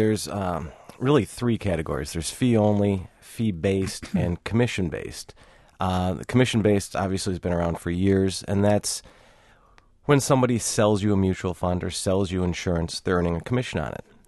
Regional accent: Madison, Wisconsin, United States; Right. Born and raised in Madison here.

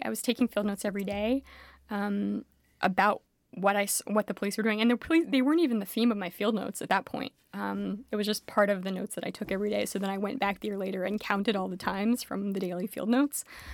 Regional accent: Philadelphia, Pennsylvania, United States; I mean, I grew up in Philly, so like I already was listening to hip hop

